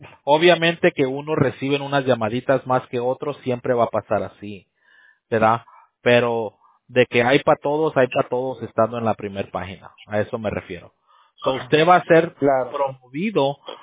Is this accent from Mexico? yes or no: yes; Campeche, Mexico; Ah, yo soy de México, ahí de Campeche, ahí me queda usted de vecino.